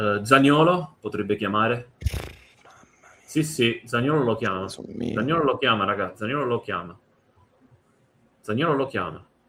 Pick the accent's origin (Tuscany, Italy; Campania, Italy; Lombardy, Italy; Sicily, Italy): Lombardy, Italy; Milan; born there; sono nato e vivo a Milano.